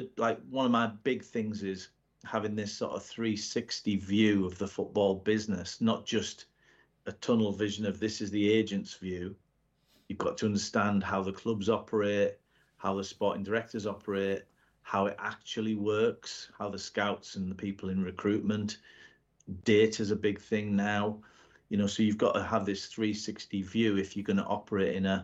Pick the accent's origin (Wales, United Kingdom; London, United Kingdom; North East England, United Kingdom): North East England, United Kingdom; Middlesbrough; It started in 2017 at Middlesbrough because that's my hometown.